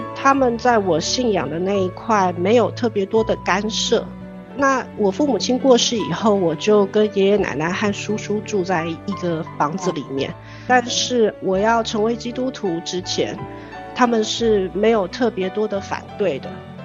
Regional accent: Taiwan; 然后我从小在台湾长大，我的爸爸妈妈都不是基督徒，我们家里没有人是基督徒。

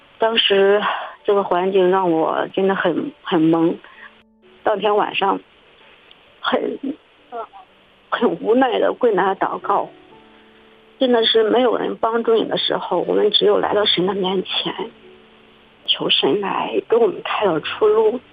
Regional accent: Hebei, China; 弟兄姊妹平安，我是河北的

